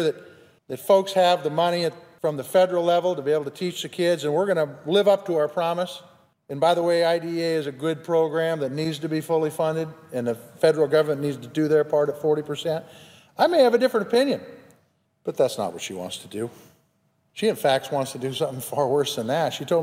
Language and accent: English; Big Sandy, Montana, United States; My school system in my hometown of Big Sandy has about 175 kids, and that is not an exception for Montana.